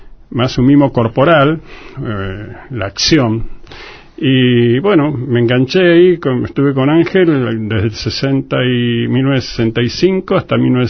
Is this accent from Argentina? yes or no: yes; Santa Fe, Argentina; moved away; Yo vengo de la provincia de Santa Fe a estudiar teatro acá.